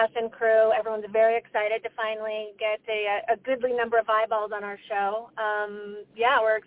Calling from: Nova Scotia, Canada; I am calling from Canada.

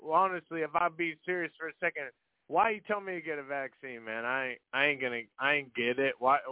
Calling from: Florida, United States; I'm calling in from Florida State.

